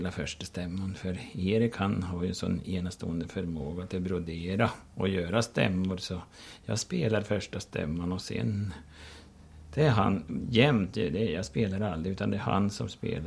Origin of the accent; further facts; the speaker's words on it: Jämtland County, Sweden; born there; now in Värmland, Sweden; jag är ju en riktig Värmlands spelman, för jag är ju född i Jämtland, fast jag har bott, flyttade därifrån för 33 år sedan. Jag har bott nu i Värmland i snart 17 år.